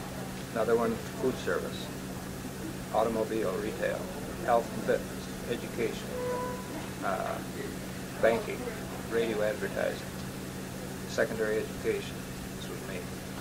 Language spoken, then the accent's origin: English; Hastings, Michigan, United States; But I went to Rotary Club, Hastings, Michigan, which is my hometown